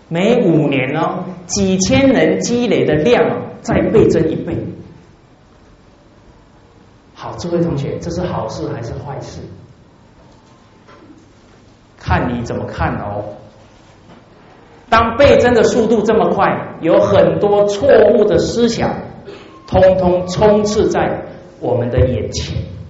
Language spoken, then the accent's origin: Chinese; Fujian, China; 对不起，我是闽南人